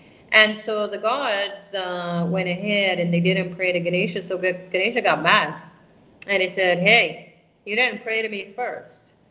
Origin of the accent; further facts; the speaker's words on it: Canada; You know, going to the temple here, I'm, you know, Canadian, and so people always say, where are you coming from, ma'am? You know, when I say Canada, they just like, why are you doing these?